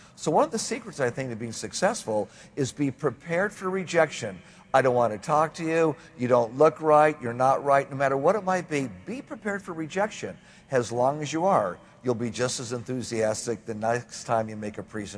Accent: Los Angeles, California, United States; I was born and raised in downtown Los Angeles. My parents were immigrants. My dad from Italy, my mom from Greece. I'm first generation American.

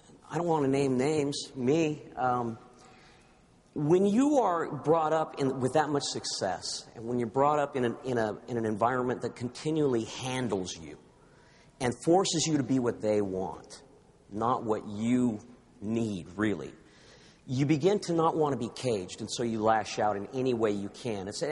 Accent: California, United States; throughout the 60s and the 70s, I grew up here in Orange County

